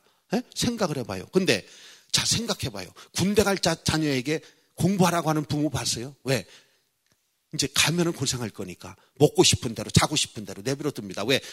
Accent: Chungcheong, South Korea; 멍청도라 그래야 괜찮으니까. 거기가 내 고향이니까 괜찮아.

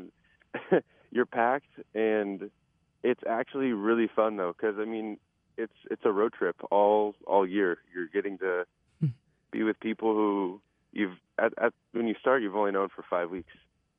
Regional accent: Washington, United States; and I'm from Washington State, so it's not as well known as in Minnesota

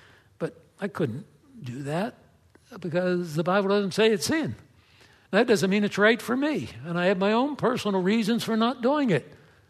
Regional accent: East Coast, United States; When we came here from the East Coast, I came out of a conservative background, and we didn't dance.

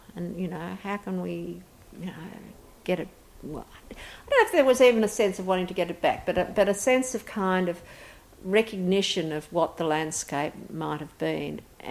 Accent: Gilgandra, New South Wales, Australia; when I was growing up in Gilgandra, my grandmother would come into town on Fridays

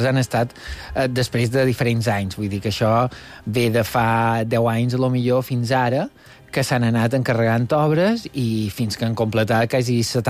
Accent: Porreres, Balearic Islands, Spain; jo som de Porreres i som de Mallorca, vagi on vagi.

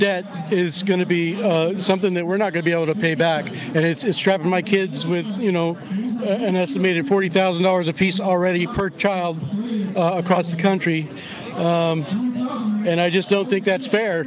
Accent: Palm Harbor, Florida, United States; Palm Harbor, Florida.

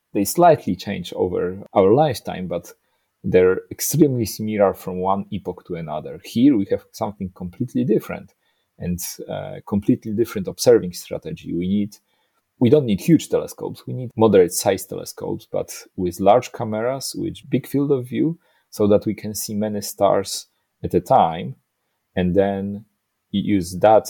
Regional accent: Poland; Poland is my home country, so I was born in Poland

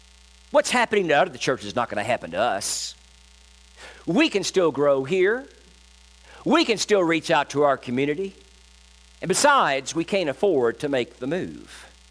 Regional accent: Louisville, Kentucky, United States; they will face the same fate as the Harmony Baptist Church in my hometown of Louisville, Kentucky.

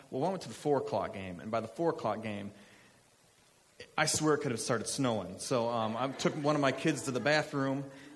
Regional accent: Illinois, United States; I grew up playing baseball. I'm from Illinois.

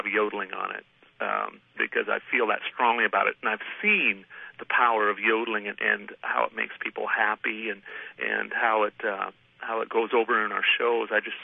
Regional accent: United States; because I'm an American, and that's what I grew up listening to.

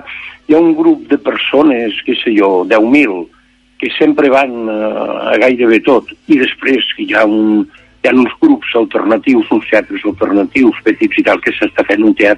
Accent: Catalonia, Spain; jo hauria d'estar en el meu poble, allà al Pallars

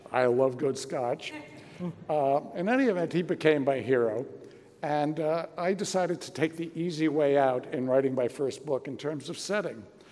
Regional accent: New York City, New York, United States; born there; He came from New York. He was born in the Bronx. I was born in Brooklyn.

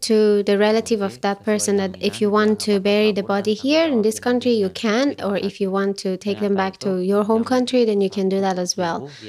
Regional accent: Iran; moved away as an adult; now in Indonesia; I came here from Iran with my family when I was about 21 years old. I've been stuck here in Indonesia for more than 7 years now

